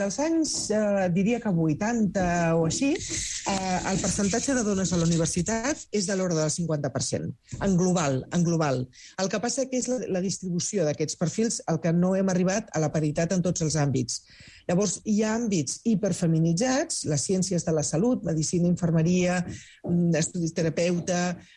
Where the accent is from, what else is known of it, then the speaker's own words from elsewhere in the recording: Sant Boi de Llobregat, Catalonia, Spain; aquí soc de Sant Boi de Llobregat